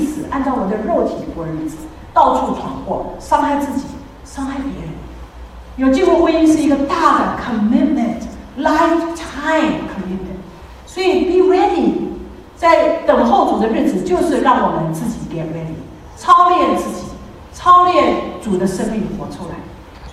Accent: Taipei, Taiwan; 我们俩从小长大，我是在城市台北长大，他是在郊区长大，是完全不一样。

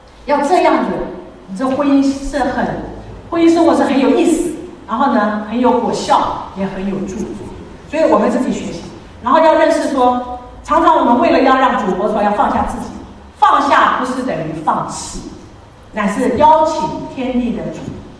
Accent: Taipei, Taiwan; 我们俩从小长大，我是在城市台北长大，他是在郊区长大，是完全不一样。

